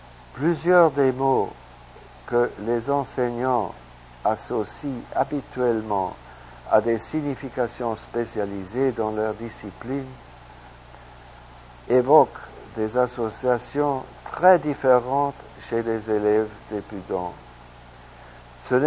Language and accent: French; United States; French is a second language; Chez nous, aux États-Unis, c'est une croyance bien rare.